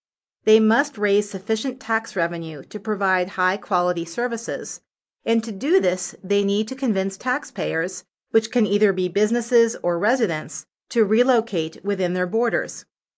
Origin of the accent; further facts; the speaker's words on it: New Jersey, United States; There are 565 municipalities in my home state of New Jersey.